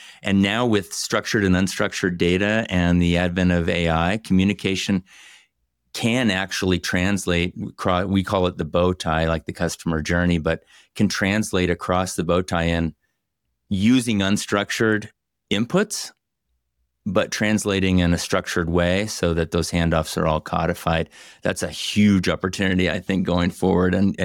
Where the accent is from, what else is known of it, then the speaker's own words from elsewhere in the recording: Oklahoma, United States; I'm the oldest of eight kids, Tracy, and I grew up in Oklahoma, and I wore hand-me-down clothes.